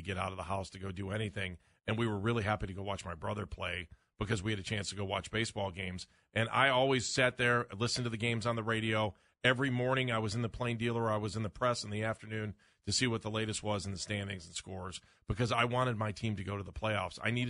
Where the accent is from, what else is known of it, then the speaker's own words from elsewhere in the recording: Ohio, United States; Yeah, you realize that when we were growing up in Northeast Ohio, like many of our listeners, probably the majority.